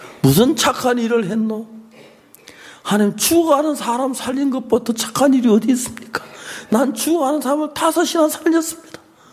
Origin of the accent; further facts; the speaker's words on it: Gyeongsang, South Korea; 저희들 사는 동네 경산도 사투리 썼는데